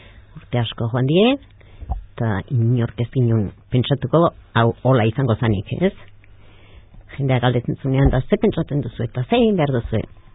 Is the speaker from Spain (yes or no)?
yes; Navarre, Spain; born there; Ni jaio nintzen Naparroko herri politi batean. Arri be, izena duen herri batean.